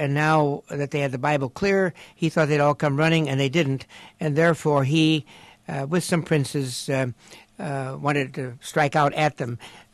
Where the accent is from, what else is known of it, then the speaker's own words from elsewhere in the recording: Chicago, Illinois, United States; as a Chicagoan